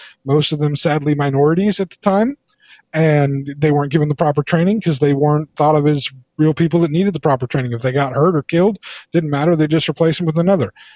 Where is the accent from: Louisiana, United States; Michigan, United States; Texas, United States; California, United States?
California, United States; but I grew up in the East Bay area, and there's the Port Chicago Naval Weapons Depot there.